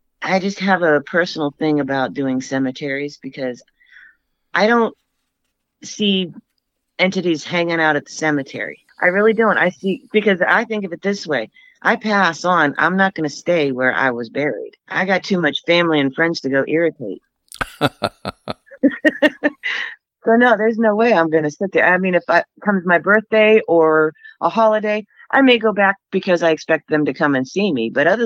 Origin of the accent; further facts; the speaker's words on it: Warren, United States; because, I mean, when I grew up on Federal Street over there, that place was just crazy.